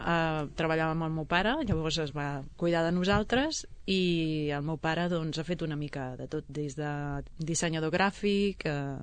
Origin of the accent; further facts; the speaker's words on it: Sabadell, Catalonia, Spain; Sempre aquí, a Sabadell.